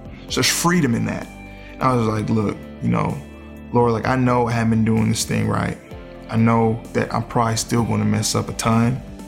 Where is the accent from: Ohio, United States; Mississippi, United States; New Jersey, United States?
Mississippi, United States; I grew up in the South where, you know, in Mississippi, you know, growing up